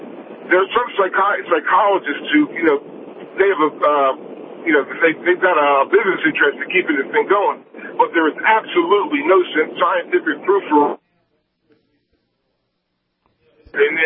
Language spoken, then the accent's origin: English; East Coast, United States; now in North Dakota, United States; when I first moved to North Dakota a couple of years ago, I told you I came from the East Coast.